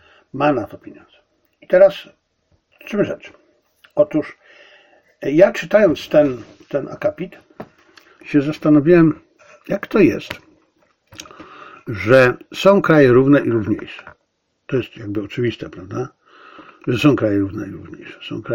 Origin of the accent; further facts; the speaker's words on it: China; dla mnie, jako że ja jestem Chińczykiem, Polakiem, więc ten artykuł ma przełożenie również na Chiny.